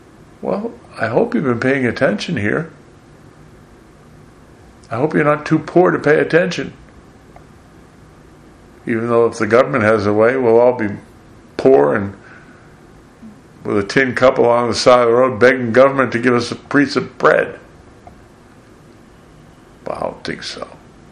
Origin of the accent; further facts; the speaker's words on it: United States; Well, as an American, more importantly, as a Christian